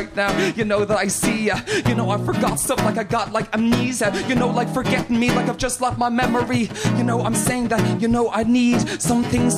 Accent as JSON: {"language": "English", "country": "Ireland", "said": "I'm very Irish. Even my … impression sounds like … grew up in Cork."}